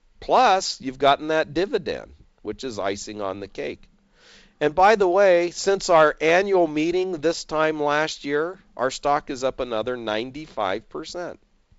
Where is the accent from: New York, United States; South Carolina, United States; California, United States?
California, United States; San Diego; Here we're from San Diego, and the best seafood dinner I ever had was in Tulsa, Oklahoma.